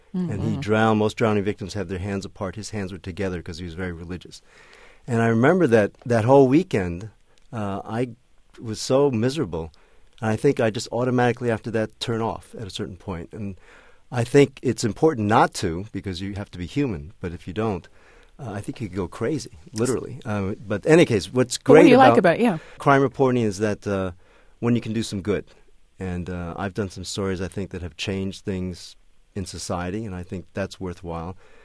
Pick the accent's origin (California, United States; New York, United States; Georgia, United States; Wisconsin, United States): New York, United States; New York City; I'm a native, born and raised in New York City. And I would see stories about Chinatown, where I did not live